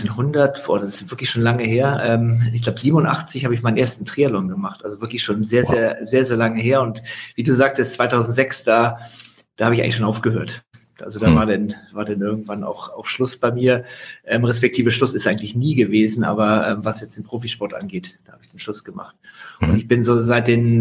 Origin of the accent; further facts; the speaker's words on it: Schleswig-Holstein, Germany; Ich komme aus Norddeutschland, also aus der Ecke von Hamburg.